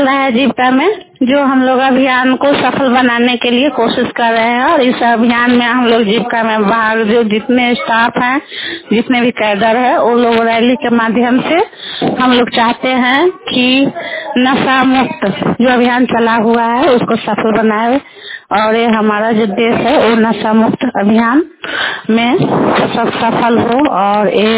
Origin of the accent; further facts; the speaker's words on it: Gurumiya, Bihar, India; मैं गुरुमिया पंचायत के रहने वाली हूँ। मेरा ग्राम गुरुमिया है